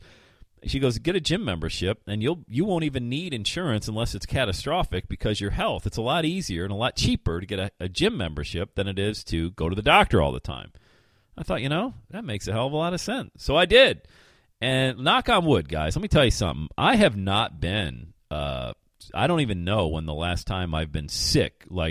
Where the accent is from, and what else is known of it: Bradford, Pennsylvania, United States; born or raised there